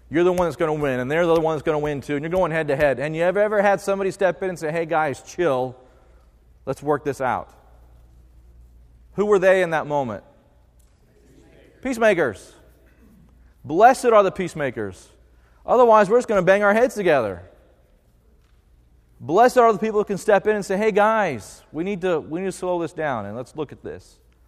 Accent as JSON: {"language": "English", "country": "United States", "said": "well, I'm an American, I have rights."}